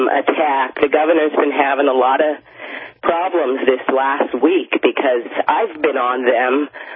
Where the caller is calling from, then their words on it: Hilo, Hawaii, United States; I'm calling you from Hilo, Hawaii.